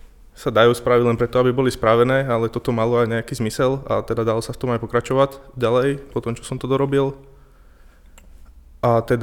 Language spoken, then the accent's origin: Slovak; Chelnica, Trnava Region, Slovakia; Pochádzam z Chelnice, čo je teda nejakých 25 km severnejšie od Trnavy.